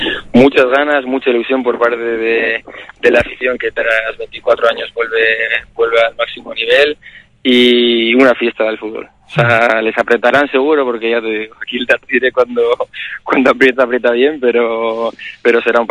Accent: Amorebieta-Etxano, Basque Country, Spain; soy de Sornocha, soy vizcaíno, así que formado en el Amorebieta

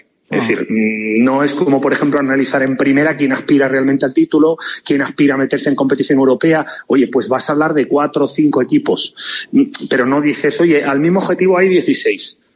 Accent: Málaga, Andalusia, Spain; yo, por ejemplo, que me formé y me crié en Málaga

